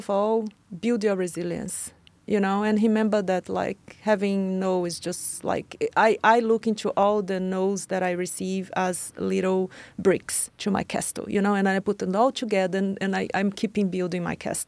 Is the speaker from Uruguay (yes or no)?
no; Brazil; now in Norway; I'm from Brazil, I'm not going to be competing with Norwegian from same.